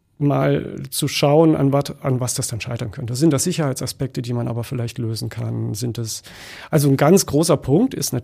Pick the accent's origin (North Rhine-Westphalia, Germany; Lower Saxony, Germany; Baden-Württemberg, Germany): Baden-Württemberg, Germany; Freiburg; now in Weimar, Germany; Ich habe in Freiburg, wo ich herkomme, die Uni-Bibliothek angeschaut.